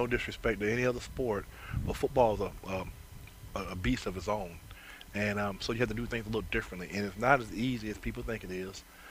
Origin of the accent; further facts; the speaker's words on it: Florida, United States; I'm from Florida.